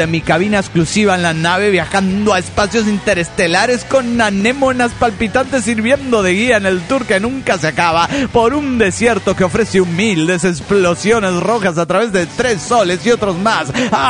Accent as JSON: {"language": "Spanish", "town": "Ciudad Juárez", "region": "Chihuahua", "country": "Mexico", "said": "de Ciudad Juárez, México."}